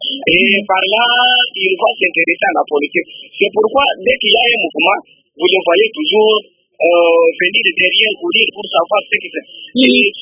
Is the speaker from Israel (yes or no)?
no; French Guiana, France; Il n'y a pas de loisirs chez nous en Guyane.